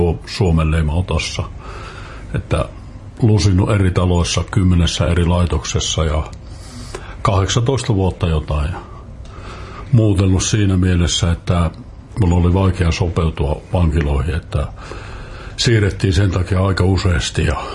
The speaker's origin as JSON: {"language": "Finnish", "town": "Lappeenranta", "region": "South Karelia", "country": "Finland", "tie": "born there", "lives_now": "Helsinki, Finland", "said": "Tällä hetkellä asun tuossa Tapanin Vainiolla, mutta syntyisin olen Lappeenrannasta."}